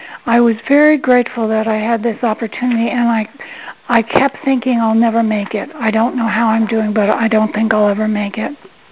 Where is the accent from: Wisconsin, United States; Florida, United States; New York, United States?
Florida, United States; St. Petersburg; from St. Petersburg, Florida.